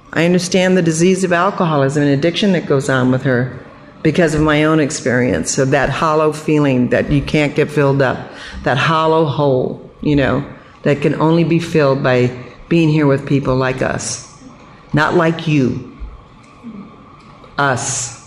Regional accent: Sacramento, California, United States; He was from Sacramento, and I grew up in Sacramento, like I said, through high school.

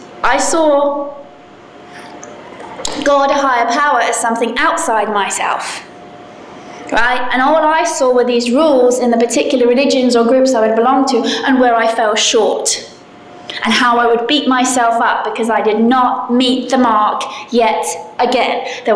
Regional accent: England, United Kingdom; moved away as an adult; now in United States; it's very cheap to live in America compared to England. So I moved to America.

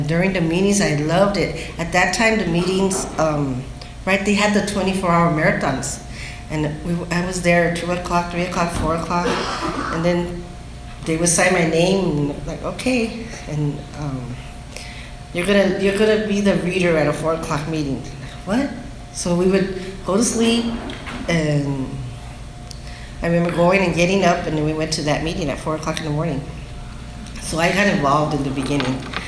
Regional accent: Bell, California, United States; I had never been to India. I'm from Bell. So I had only been like, maybe four miles all the way, all around.

